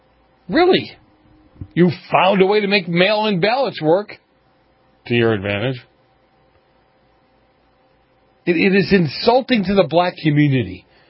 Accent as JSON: {"language": "English", "town": "Boston", "region": "Massachusetts", "country": "United States", "tie": "born or raised there", "said": "Like when I was a kid, I grew up in Boston."}